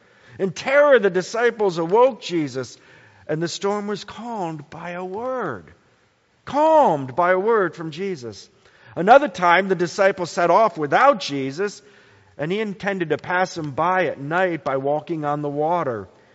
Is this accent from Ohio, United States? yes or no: no; Bowie, Maryland, United States; And then growing up in Bowie, after breakfast, I'd be on my bicycle.